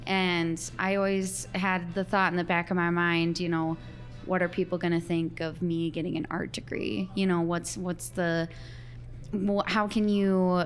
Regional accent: Watertown, South Dakota, United States; now in Sioux Falls, United States; I came here from Watertown mm-hmm. to go to Augustana. And sorry, Watertown people, I never wanted to go back.

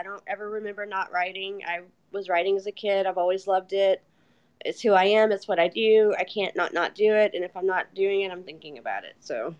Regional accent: Houston, Texas, United States; born there; also born or lived in New Hampshire / Louisiana; I consider myself a Texas girl because I was born in Houston, Texas.

